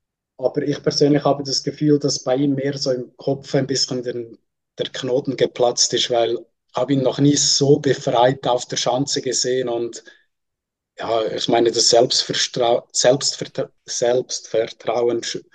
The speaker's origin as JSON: {"language": "German", "country": "Switzerland", "said": "Ich als Schweizer würde jetzt natürlich auch noch Gregor Deschwanden sagen"}